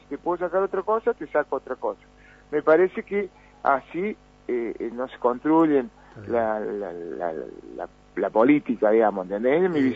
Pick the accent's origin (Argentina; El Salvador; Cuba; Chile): Argentina; San Luis; y somos gente de San Luis, no podemos fustigar